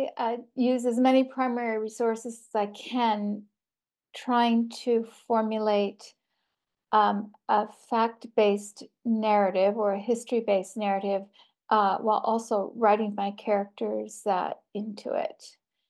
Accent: New York, United States; Well, I grew up outside of Albany, New York

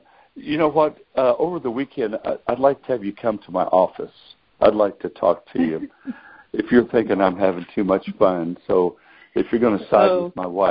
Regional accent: Modesto, California, United States; I was born and raised in Modesto.

